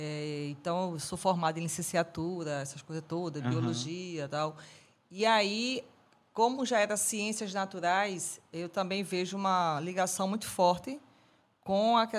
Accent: Vicência, Pernambuco, Brazil; Eu sou de Vicência, né, que é Mata Norte, como aqui.

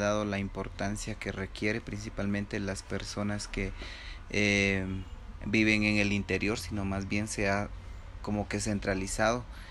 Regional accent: Guatemala; uno de los valores que debemos de practicar como ciudadanos guatemaltecos es el patriotismo

